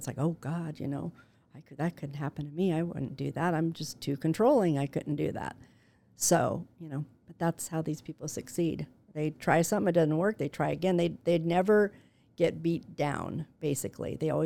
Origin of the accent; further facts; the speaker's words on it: Glendora, California, United States; I had a great upbringing, but I grew up in Glendora, California, little tiny towns, probably a little bit same size as Laverne.